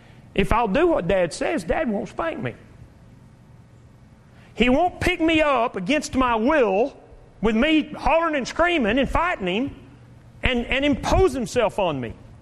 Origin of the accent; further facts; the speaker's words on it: Lubbock, Texas, United States; I grew up in Lubbock, and not unlike here.